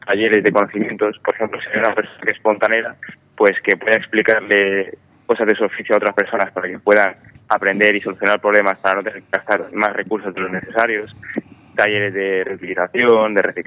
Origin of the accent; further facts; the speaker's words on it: Alicante, Valencian Community, Spain; Yo vengo de Alicante, centro ciudad.